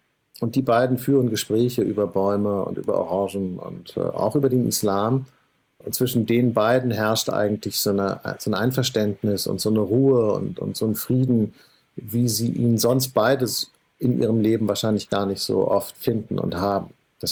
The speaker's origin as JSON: {"language": "German", "region": "Hamburg", "country": "Germany", "said": "in Hamburg der Jenischpark, wo ich herkomme"}